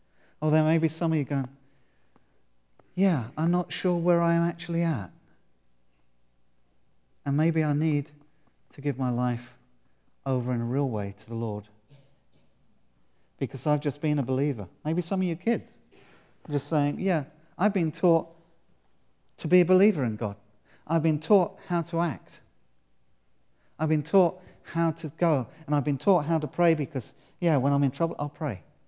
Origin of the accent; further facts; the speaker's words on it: United Kingdom; And that's not just because I'm British.